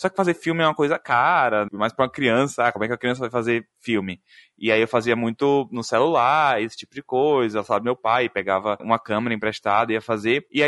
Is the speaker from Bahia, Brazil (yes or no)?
yes; Salvador, Bahia, Brazil; eu sou daqui de Salvador, na Bahia.